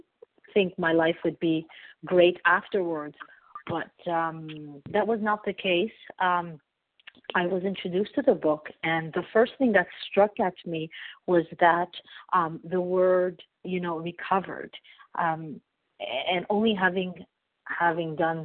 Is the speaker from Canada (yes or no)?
yes; Montreal, Quebec, Canada; I'm from Montreal, Canada, a grateful, recovered, compulsive eater.